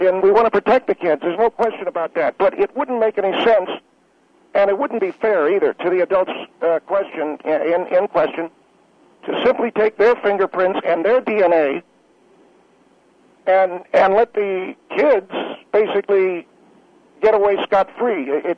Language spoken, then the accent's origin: English; Buena Park, California, United States; I come from Buena Park. They were small towns in those days